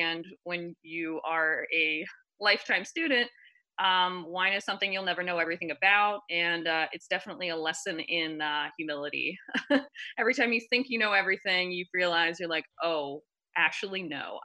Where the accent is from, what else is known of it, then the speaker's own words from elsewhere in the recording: Pittsburgh, Pennsylvania, United States; I'm originally from Pittsburgh.